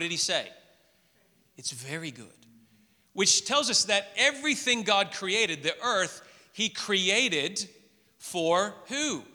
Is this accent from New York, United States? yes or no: no; Memphis, Tennessee, United States; Because I grew up in a somewhat wealthier suburb of Memphis, where in the city I grew up in Tennessee